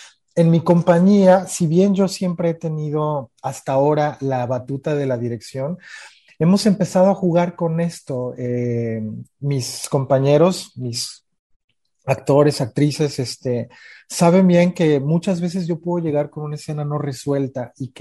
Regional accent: Nayarit, Mexico; Mira, yo soy de Nayarit, ¿no? Y mi segunda tierra siempre fue Jalisco y Guadalajara. Toda mi familia está repartida en esas dos zonas.

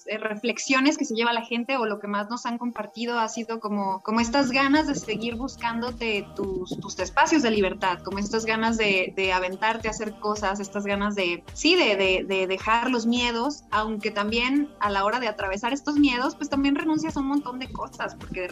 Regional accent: San Juan de los Lagos, Jalisco, Mexico; Bueno, pues yo soy de San Juan de los Lagos, de los Altos de Jalisco

